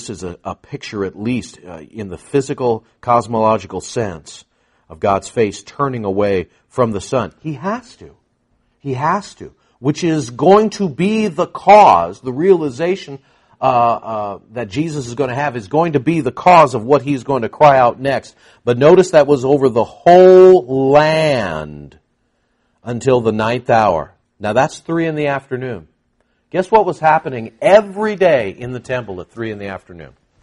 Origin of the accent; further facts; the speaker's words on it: California, United States; I'm from California, and it's going into the Pacific, or worse.